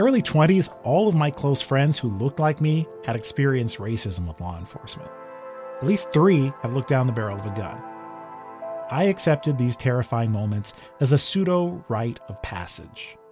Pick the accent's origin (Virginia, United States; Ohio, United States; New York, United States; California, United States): California, United States; Los Angeles; I was a mixed kid. I grew up in Westwood.